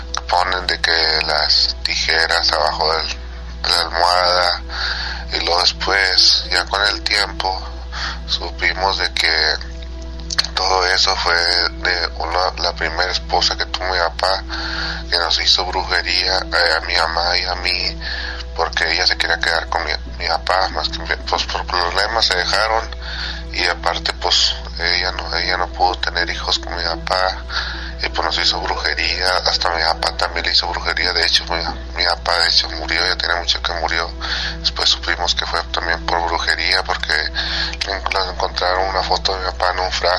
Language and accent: Spanish; Anáhuac, Nuevo León, Mexico; now in San Antonio, United States; Originalmente soy de Anahuac, pero tengo un poquito que radico aquí en San Antonio. Anahuac es un pueblo chiquito que está a 3 horas de Monterrey, Nuevo León. Bueno, es parte también de Nuevo León.